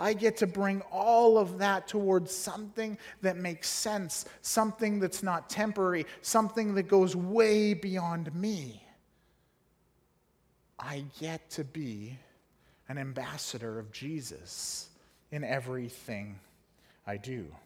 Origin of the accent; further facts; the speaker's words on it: Canada; I'm a Canadian who represents my country.